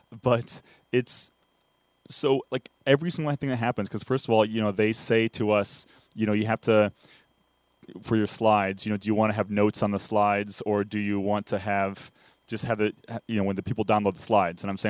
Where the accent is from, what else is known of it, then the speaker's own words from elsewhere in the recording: Cleveland, Ohio, United States; And you know, we're from Cleveland.